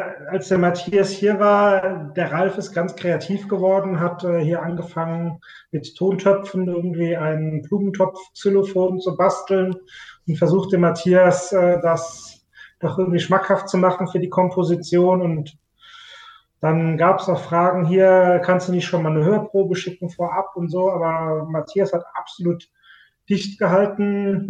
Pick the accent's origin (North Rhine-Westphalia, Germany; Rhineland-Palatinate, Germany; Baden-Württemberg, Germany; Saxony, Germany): Rhineland-Palatinate, Germany; wir kommen ja aus dem Westerwald, aus dem Kannenbäckerland